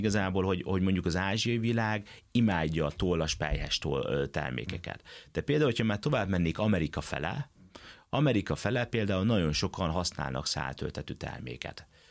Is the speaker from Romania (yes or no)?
no; Germany; now in Hungary; Szerencsés vagyok, mert a gyermekkoromat erdő mellett Németországban nőhettem fel, imádtam az erdőt